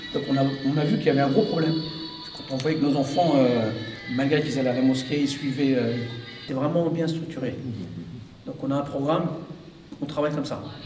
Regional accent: France; Je suis français d'origine turque, mais je suis arrivé à 4 ans ici.

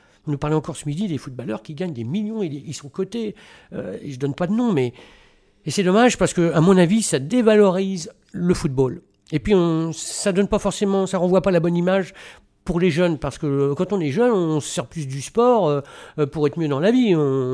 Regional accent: France; en tant qu'occidental, en tant que français, moi, je m'enrichis avec ces gens-là.

